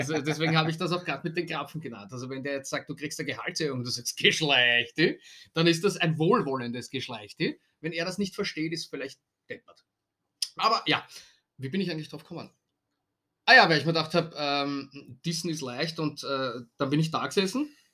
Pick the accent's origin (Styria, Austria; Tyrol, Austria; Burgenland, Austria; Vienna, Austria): Vienna, Austria; über wen anderen herziehen, das ist relativ leicht als Wiener sowieso.